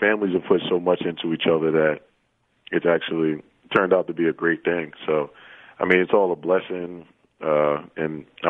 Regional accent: New York, United States; we're two kids from Westchester just trying to make a name for ourselves

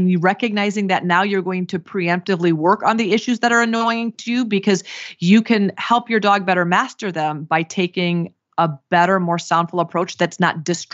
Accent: Iowa, United States; So I grew up in Iowa. My mom was still in Iowa.

